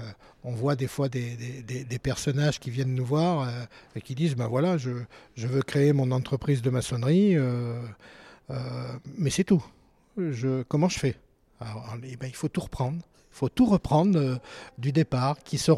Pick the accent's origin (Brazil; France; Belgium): France; Nouvelle-Aquitaine; je suis du Limousin